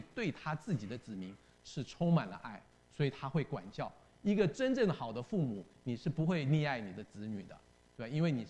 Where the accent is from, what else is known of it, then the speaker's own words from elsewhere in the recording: China; 就是说我们是中国人，我们为什么要读外国的历史呢